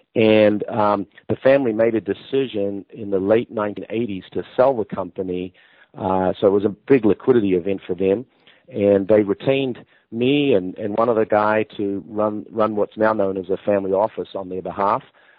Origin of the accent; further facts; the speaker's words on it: New Zealand; I'm originally from New Zealand.